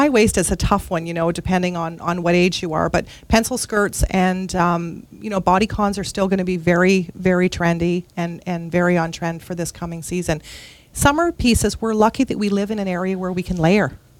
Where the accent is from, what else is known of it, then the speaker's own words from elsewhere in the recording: Ottawa, Ontario, Canada; I was born and raised in Ottawa.